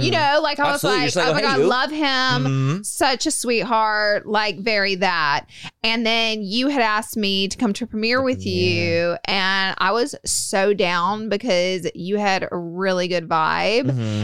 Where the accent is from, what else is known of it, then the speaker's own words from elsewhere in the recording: Alabama, United States; I was coming from Alabama.